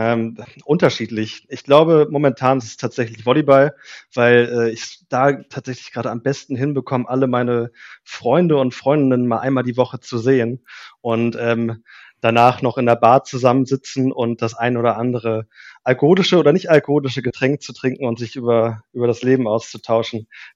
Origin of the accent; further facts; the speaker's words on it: Northern Germany, Germany; wie ich sowohl Swahili als auch Englisch perfekt sprechen könnte als Norddeutscher.